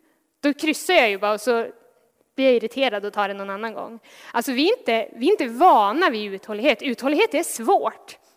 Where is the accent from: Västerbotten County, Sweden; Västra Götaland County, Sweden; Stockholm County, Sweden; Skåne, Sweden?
Västerbotten County, Sweden; born there; som Pingst har i Husmoliden, jättenära där jag är född